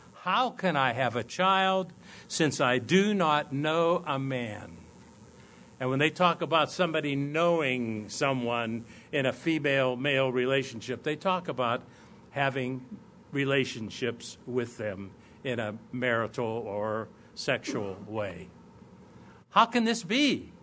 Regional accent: Bridgeville, Pennsylvania, United States; also born or lived in Canonsburg / Claysville; I was born in Canonsburg, Pennsylvania, but my parents resided in Bridgeville, Pennsylvania, and then Claysville for a little while, but then back to Bridgeville. So Bridgeville's my hometown, but Canonsburg Hospital is where I was born.

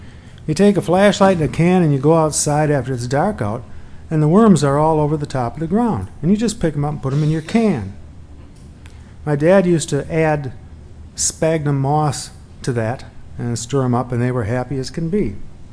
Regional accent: Madison, Wisconsin, United States; I grew up on the North Shore, not really about a half a block away from the North Shore, of Lake Monona in Madison, which is considered to be the smaller of the two lakes that encompass the city.

